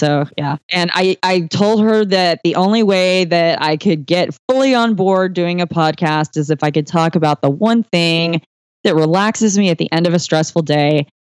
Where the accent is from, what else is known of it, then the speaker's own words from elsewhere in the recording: Texas, United States; Whereas I am from Texas, the buckle of the Bible Belt